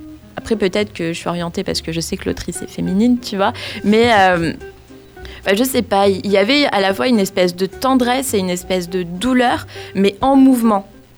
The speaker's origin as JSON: {"language": "French", "country": "France", "said": "c'est pas comme chez nous en France"}